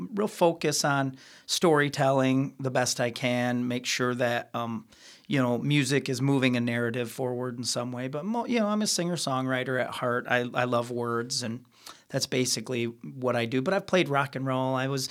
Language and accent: English; Muskegon, Michigan, United States; You know, I was born and raised in Muskegon. My father was a musician in the Muskegon area, and so I grew up around music my whole life.